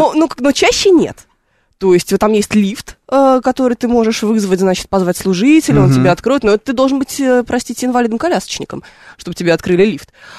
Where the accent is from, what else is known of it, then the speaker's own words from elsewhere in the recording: Moscow, Russia; Да, я из Москвы приехала.